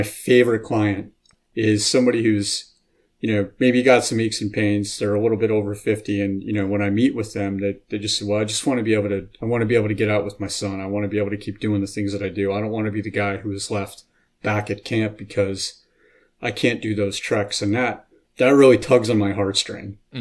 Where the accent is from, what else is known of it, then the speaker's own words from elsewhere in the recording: Pennsylvania, United States; Yeah, so I'm a lifelong PA guy. I grew up in Wyoming County, Pennsylvania.